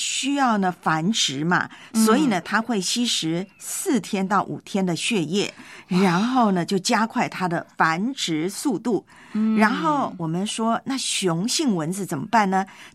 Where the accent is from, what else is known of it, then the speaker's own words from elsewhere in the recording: Taiwan; 特别在我的老家啊，就是台湾，每年南部，台湾南部就很多登革热。